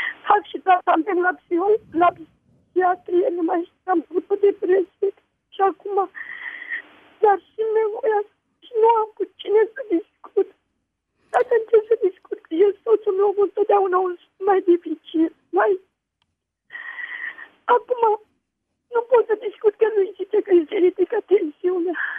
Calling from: Deva, Hunedoara County, Romania; sunt din Deva.

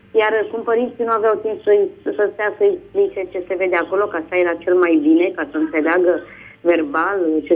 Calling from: Bolintin, Giurgiu County, Romania; din Bolintin.

